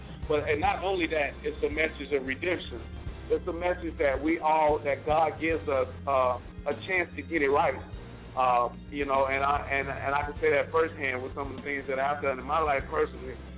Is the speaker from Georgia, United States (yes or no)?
yes; Atlanta, Georgia, United States; Man, I grew up in Atlanta, West Side, and I'm original what they call Grady Baby, with the local hospital down here in the A.